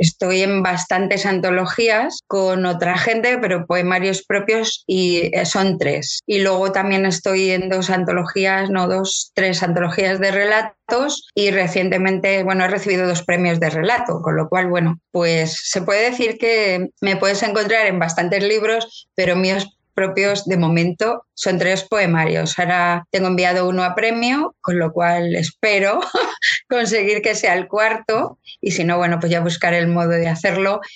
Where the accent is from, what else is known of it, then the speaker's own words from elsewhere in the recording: Madrid, Community of Madrid, Spain; Yo soy madrileña, soy de Madrid, nacida en Madrid, pero bueno, tengo en mi sangre unas leches muy mezcladas, porque mi familia materna es toda de Zamora, mi madre también, de un pueblo pequeñito de la zona de Toro